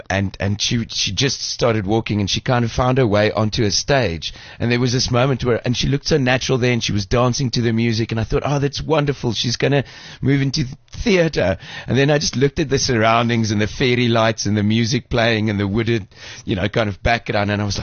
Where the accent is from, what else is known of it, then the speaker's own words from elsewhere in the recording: Roodepoort, Gauteng, South Africa; I grew up in Redepoort